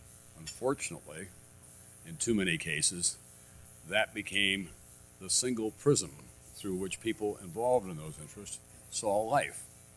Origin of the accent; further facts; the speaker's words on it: South Dakota, United States; In 1972, man from my home state, George McGovern, ran on a strong anti-war platform.